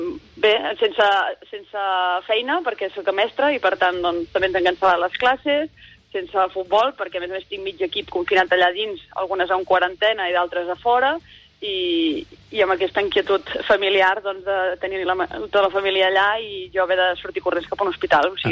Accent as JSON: {"language": "Catalan", "town": "Igualada", "region": "Catalonia", "country": "Spain", "said": "Sí, sí, sí, sóc d'Igualada. No hi visc per motius laborals"}